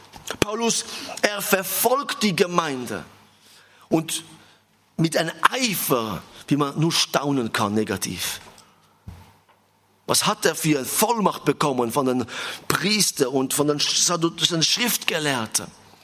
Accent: Israel; Ich bin in Israel aufgewachsen, Geschwister. Es ist nicht immer so einfach in Israel.

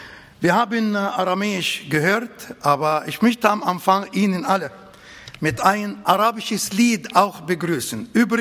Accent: Egypt; ich komme aus Ägypten.

